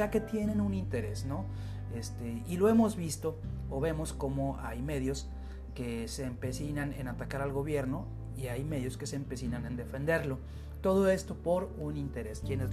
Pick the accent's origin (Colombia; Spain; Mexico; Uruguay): Mexico; Nuevo Laredo, Tamaulipas; Yo soy de Nuevo Laredo, vivo en la frontera